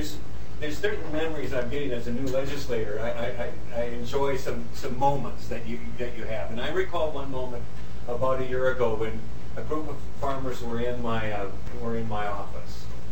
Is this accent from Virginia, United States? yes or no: no; North Dakota, United States; the family farms that I knew growing up in the Red River Valley of North Dakota